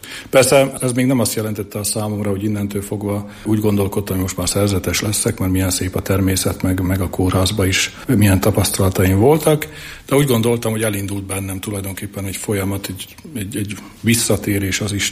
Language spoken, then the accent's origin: Hungarian; Nitra, Nitra Region, Slovakia; born or raised there